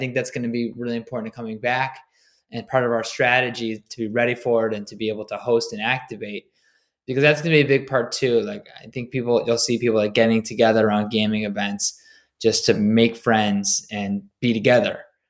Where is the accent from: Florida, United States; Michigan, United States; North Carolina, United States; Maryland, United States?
Michigan, United States; like I grew up in Michigan, for example, and I just feel like it was freezing in the winter and we played games all summer